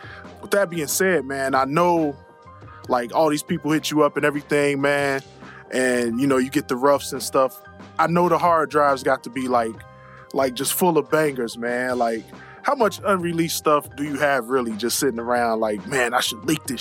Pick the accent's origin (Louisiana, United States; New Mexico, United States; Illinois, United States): Illinois, United States; Chicago; I'm from Chicago. Boogs is from Chicago.